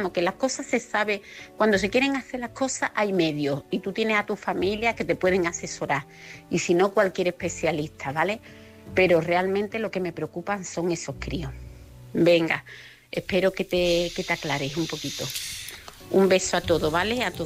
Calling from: Seville, Andalusia, Spain; corresponsal de Sevilla.

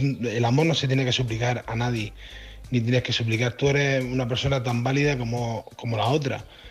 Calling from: Murcia, Region of Murcia, Spain; de Murcia

